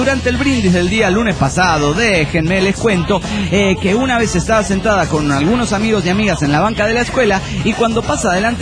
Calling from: Cancún, Quintana Roo, Mexico; de Cancún, Quinto Rock.

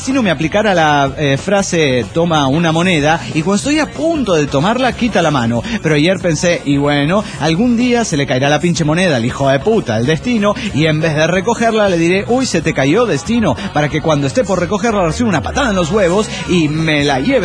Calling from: Mexico City, Mexico; del DF mexicano.

